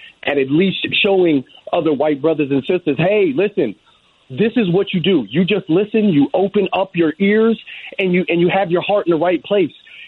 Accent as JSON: {"language": "English", "town": "Morristown", "region": "New Jersey", "country": "United States", "said": "I'm from a section called Collinsville. It's a little black suburb. I lived on Monroe Street."}